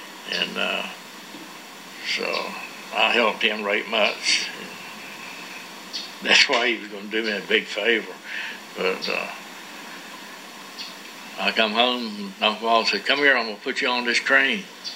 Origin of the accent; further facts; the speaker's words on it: Crisfield, Maryland, United States; I was born in Chrisfield. I went to Marion Station first grade. Second grade through to sixth, I went to Girdle Tree. And then I went to Snow Hill